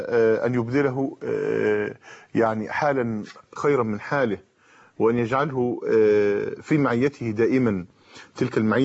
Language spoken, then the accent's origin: Arabic; Egypt; إحنا عندنا في مصر